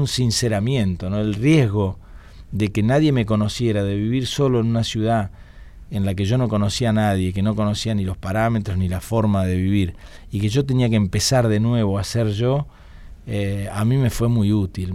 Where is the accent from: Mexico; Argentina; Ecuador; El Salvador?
Argentina; Paraná, Entre Ríos; moved away as an adult; Yo soy de Paraná, sí, en Entre Ríos viví. Nací y viví hasta los 19 que me fui.